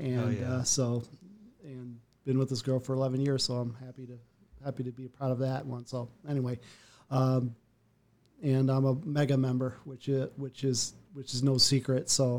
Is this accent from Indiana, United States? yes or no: yes; Granger, Indiana, United States; now in Mishawaka, United States; I've been living here all my life. I've been, I grew up in Granger, now living here in Mishawaka.